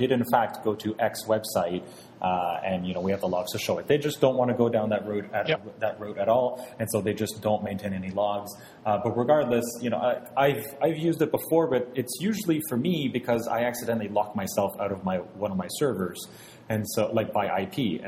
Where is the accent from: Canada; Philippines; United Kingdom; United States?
Canada; I'm a Canadian, I'm going to give you Canadian dollars for the Canadian service